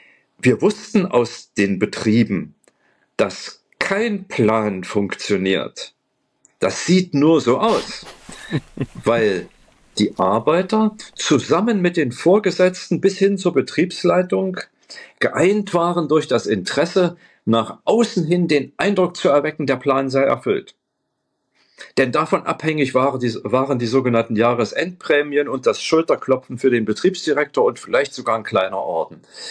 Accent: Erfurt, Thuringia, Germany; in Erfurt, meiner Heimatstadt damals

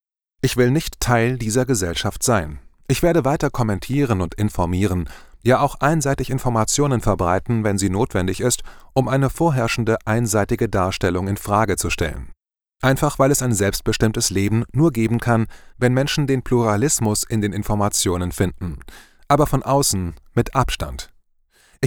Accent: Germany; Immer hatte ich Deutschland als meine Heimat angesehen.

